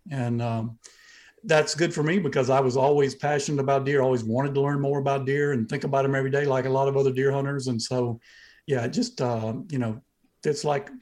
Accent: Georgia, United States; But I'm from Southeast Georgia, near the coast. That's where my family's land is.

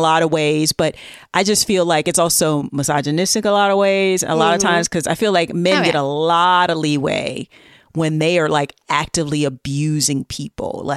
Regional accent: the South, United States; And it turns out Paula Deen, which as a Southerner, I was not surprised at all.

